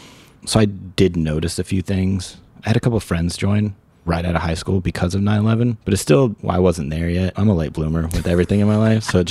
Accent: California, United States; I was from Northern California, but we were living in Southern California.

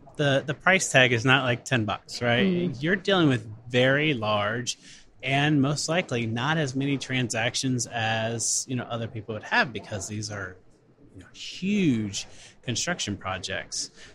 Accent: Kansas City, United States; And we're both from Kansas City

